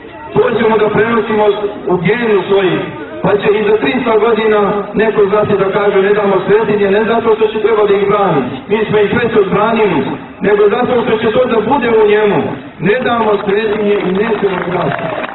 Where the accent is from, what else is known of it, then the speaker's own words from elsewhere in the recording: Montenegro; Mi smo državljani ove države, mi volimo ovu zemlju, ja sam iz Belopavlića, ja, moji ne pamte od kad smo došli tu. Svi su mi ovdje rođeni, svi su mi sahranjeni